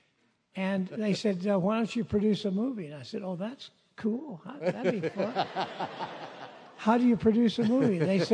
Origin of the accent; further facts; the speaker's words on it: Oklahoma City, Oklahoma, United States; I'm from Oklahoma City.